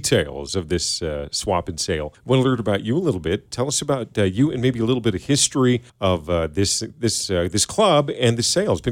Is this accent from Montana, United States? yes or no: yes; Montana, United States; Well, I grew up in eastern Montana, so almost North Dakota.